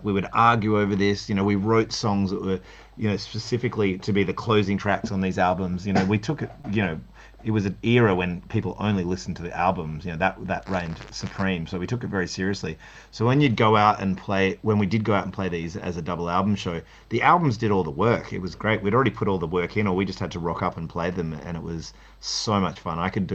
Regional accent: Perth, Western Australia, Australia; Luckily, we came from Perth, so we were like slightly prepared for the heat.

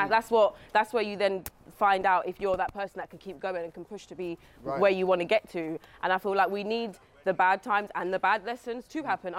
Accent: London, United Kingdom; Family here, yep.

